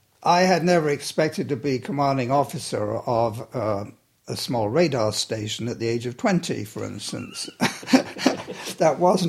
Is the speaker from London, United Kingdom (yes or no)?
yes; London, United Kingdom; born there; I was born actually in London, England. Ah, well, you laugh at that, but I've also lived in London, Ontario, Canada, right?